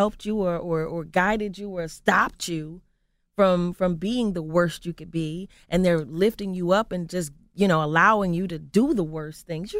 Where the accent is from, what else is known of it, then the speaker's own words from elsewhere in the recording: Philadelphia, Pennsylvania, United States; I'm from North Philly. Bill Cosby's is from North Philly.